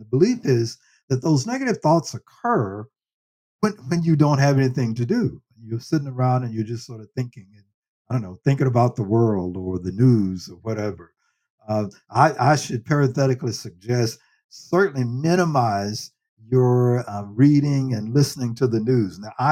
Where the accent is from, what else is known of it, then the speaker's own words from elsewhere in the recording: Nashville, Tennessee, United States; And translation of that, as I understood as a kid growing up in Nashville, was, you know, you want to keep busy.